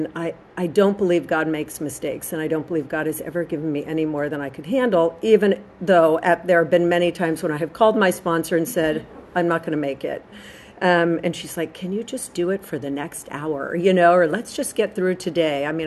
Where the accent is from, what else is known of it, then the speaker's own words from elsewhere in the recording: Los Angeles, California, United States; I grew up actually in Brentwood, like right here. I was born at St. John's Hospital.